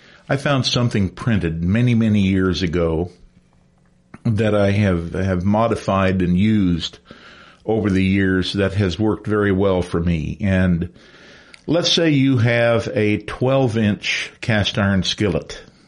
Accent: Arkansas, United States; now in Ames, United States; I came here from Arkansas, and because of that, I have a little bit of experience with Southern cooking.

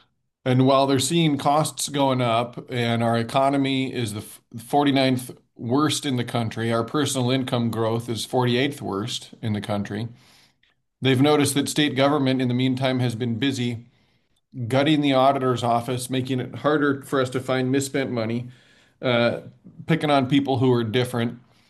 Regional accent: Decorah, Iowa, United States; When I was growing up in Decorah, we were always around the top in the country for education

